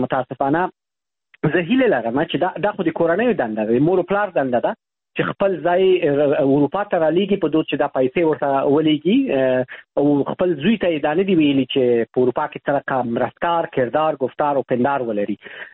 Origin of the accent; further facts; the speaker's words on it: Afghanistan; شرمېږم چې ووایم زه د افغانستان یم